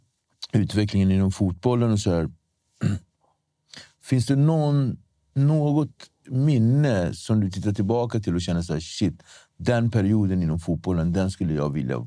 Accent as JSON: {"language": "Swedish", "town": "Nacka", "region": "Stockholm County", "country": "Sweden", "tie": "born or raised there", "said": "Men jag är uppväxt i Nacka, och då var det liksom, antingen spelade man fotboll eller så spelade man hockey."}